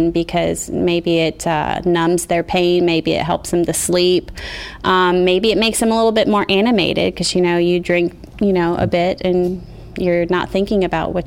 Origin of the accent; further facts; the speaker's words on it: Ocala, Florida, United States; born or raised there; also born or lived in Puerto Rico